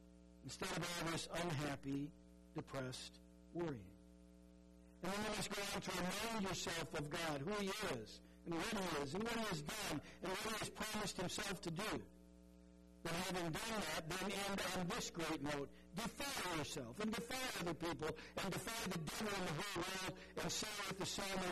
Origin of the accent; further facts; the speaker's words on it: Minnesota, United States; Now, as most of you know, Becky and I grew up in Minnesota.